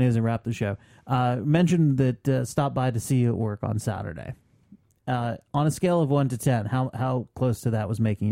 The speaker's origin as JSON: {"language": "English", "region": "Vermont", "country": "United States", "tie": "born or raised there", "said": "I found this website that covers news from my hometown area in northern Vermont called the Newport Dispatch."}